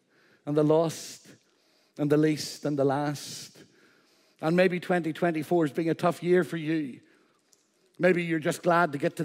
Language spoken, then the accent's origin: English; Northern Ireland, United Kingdom; I'm an Ulsterman. I'm an Irishman. I'm a British man. And I'm a European.